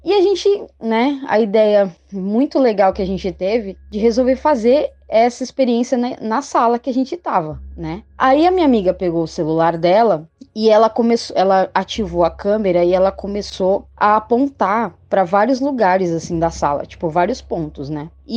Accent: Santos, São Paulo, Brazil; eu tenho 32 anos, sou aqui de Santos, São Paulo.

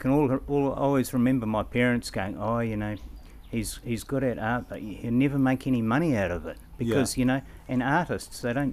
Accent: Auckland, New Zealand; Oh, I grew up in Auckland, so that's where I spent all my formative years, I guess.

